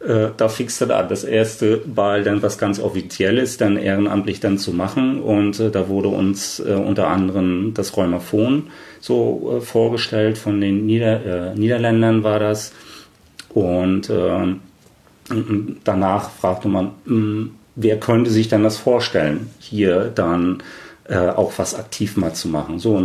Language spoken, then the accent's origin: German; East Germany, Germany